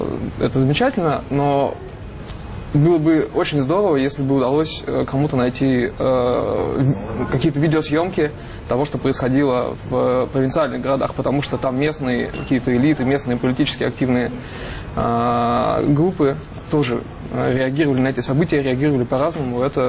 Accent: Siberia, Russia; Да, я тоже из Сибири.

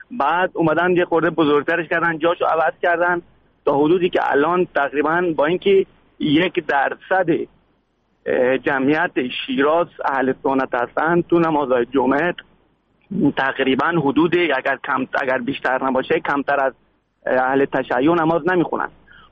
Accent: Iran; ما خودمون ایرانی هستیم

